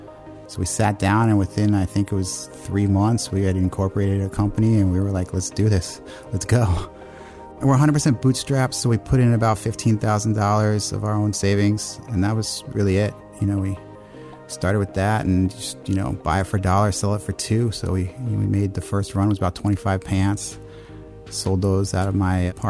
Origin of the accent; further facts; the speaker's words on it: New York, United States; I grew up in New York, you know, and I grew up like riding the subway